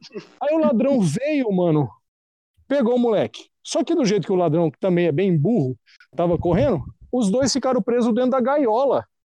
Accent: Brazil; somos brasileiros

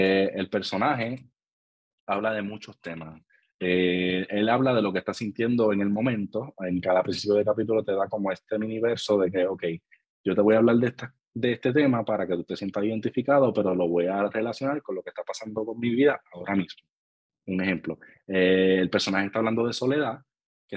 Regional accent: Vega Baja, Puerto Rico; now in San Juan, Puerto Rico; Pero yo soy ciudadano de Vega Baja. Actualmente vivo en San Juan porque yo trabajo y estudio por acá.

